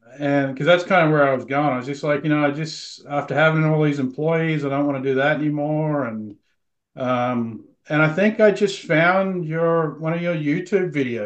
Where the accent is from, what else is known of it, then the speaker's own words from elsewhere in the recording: Australia; now in New York, United States; I'm 45 years old. Born and raised in Australia. I've lived in the United States for the majority of my life. I live in Long Island or New York.